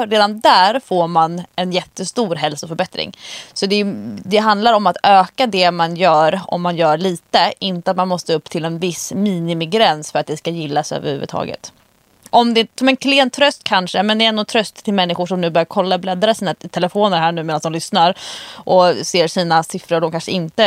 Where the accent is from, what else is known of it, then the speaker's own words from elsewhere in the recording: Skåne, Sweden; born there; Jag föddes 1972 utanför Malmö och sen så liksom fram till idag.